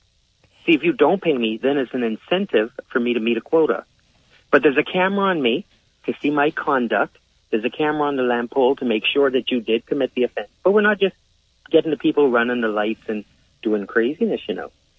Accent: Spanish Wells, Abaco, Bahamas; I'm from Abaco and Spanish Wells for over 400 years.

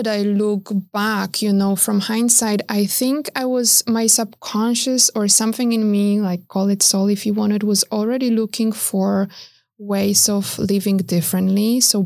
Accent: Warsaw, Masovian Voivodeship, Poland; moved away as an adult; Yes, I was born and raised in Warsaw, the capital of Poland.

